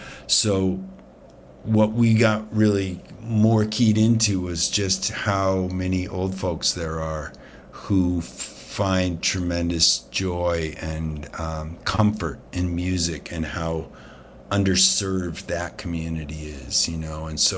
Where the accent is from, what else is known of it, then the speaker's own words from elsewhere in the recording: New Hampshire, United States; also born or lived in Canada; She got divorced. We moved from Canada down to New Hampshire